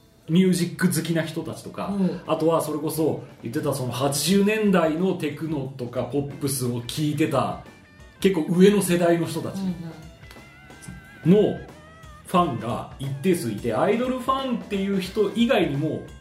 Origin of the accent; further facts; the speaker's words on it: Hiroshima, Japan; 私も広島出身なんですよ、